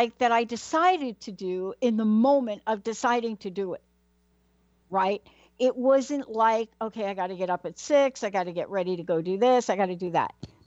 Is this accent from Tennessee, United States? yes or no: no; New York City, New York, United States; You know, look, I'm from New York, yeah? Born in the Bronx.